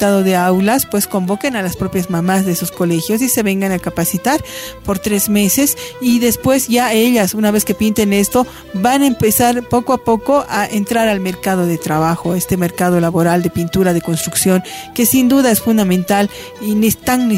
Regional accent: Oruro, Bolivia; Ella es orureña, así como soy yo orureña

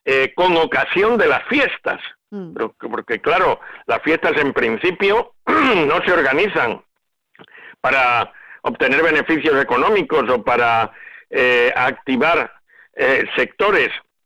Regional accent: Andalusia, Spain; participando como andaluz en nuestras fiestas

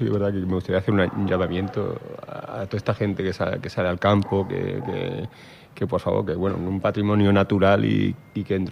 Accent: Montoro, Andalusia, Spain; Yo soy de Montoro y mi pueblo es conjunto histórico-artístico, sí.

